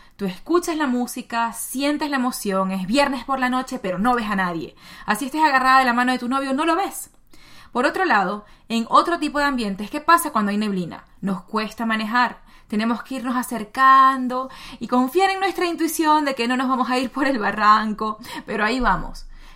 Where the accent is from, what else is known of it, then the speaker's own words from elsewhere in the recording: Maracaibo, Zulia, Venezuela; Yo, que vengo de Maracaibo, y las chicas de Maracaibo tenemos esta fama de que somos bastante fuertes